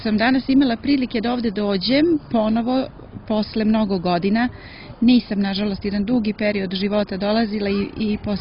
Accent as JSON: {"language": "Serbian", "town": "Prizren", "region": "Prizren District", "country": "Kosovo", "tie": "born there", "said": "Ja sam rođena u Prizrenu. Rođena sam u svešteničkoj porodici"}